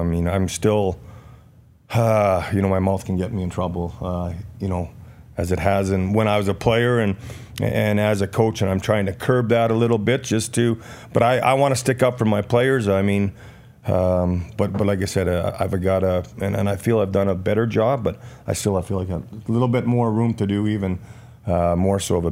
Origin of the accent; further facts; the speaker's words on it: Churchbridge, Saskatchewan, Canada; Right from my hometown in Churchbridge